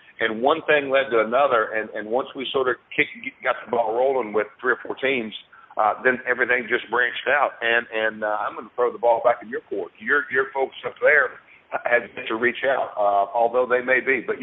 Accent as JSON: {"language": "English", "region": "Tennessee", "country": "United States", "tie": "born or raised there", "said": "be kicking off Global Force Wrestling's very first event in my home state."}